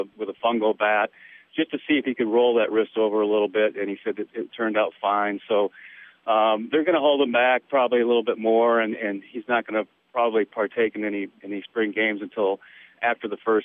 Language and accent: English; New London, Wisconsin, United States; also born or lived in Oshkosh; I grew up in New London, Wisconsin, eventually moved to Oshkosh. But we're small towns.